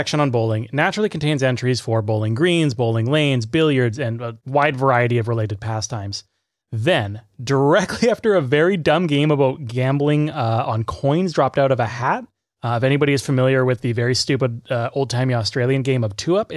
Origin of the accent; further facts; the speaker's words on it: Canada; like 10 pin bowling or 5 pin bowling as a Canadian